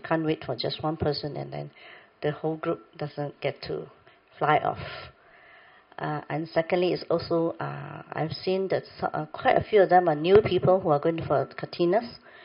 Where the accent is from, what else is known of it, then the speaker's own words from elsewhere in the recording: Malaysia; as Malaysian, we are not aware of that, and we tend to do it the Malaysian way.